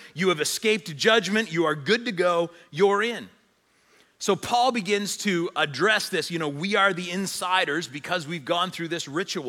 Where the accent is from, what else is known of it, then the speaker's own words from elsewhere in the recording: Sussex, New Brunswick, Canada; By the way, I am a hick from Sussex.